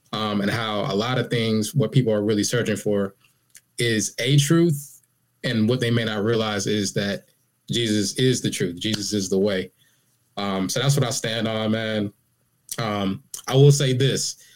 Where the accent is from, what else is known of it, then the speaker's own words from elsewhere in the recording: Charlotte, North Carolina, United States; In Charlotte, North Carolina. Born to … I was raised on Ottawa Road. If you're in the Charlotte area, if you're in Charlotte, if you're familiar with that, I believe it's the Ashley Apartments.